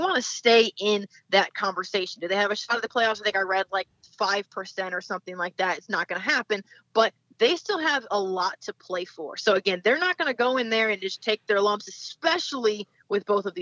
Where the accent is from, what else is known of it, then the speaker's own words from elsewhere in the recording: Ohio, United States; Okay, myself, I'm from Ohio. I moved down here and I started drinking the SEC Kool-Aid.